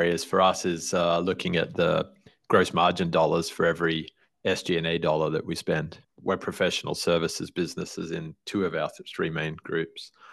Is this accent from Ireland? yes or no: no; Queensland, Australia; whether it's Queensland, my hometown, or Southern California